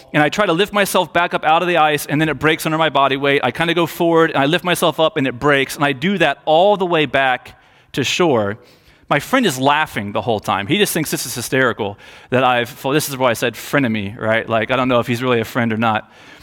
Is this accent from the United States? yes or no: yes; Ohio, United States; when I was about 10, maybe 11 years old, growing up in Southwest Ohio